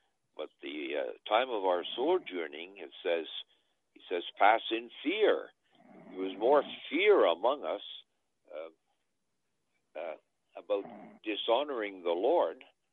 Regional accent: Ottawa, Ontario, Canada; I'm from Ottawa

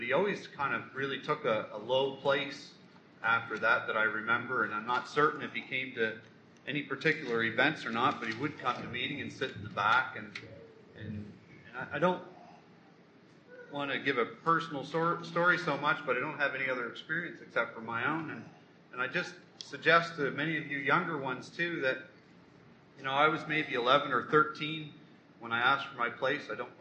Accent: Lorneville, Canada; And I can remember growing up in Lorneville, and there was a family, and this man, he would be the grandfather

